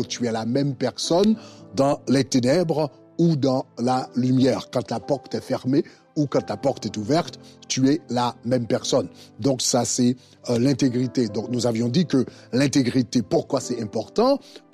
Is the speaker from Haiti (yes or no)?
yes; Haiti; En tant qu'haïtien, je peux apprendre à parler japonais.